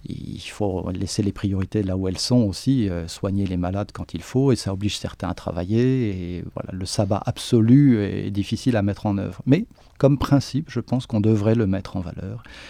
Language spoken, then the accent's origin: French; Normandy, France; born there; Vous savez, je suis né en Normandie.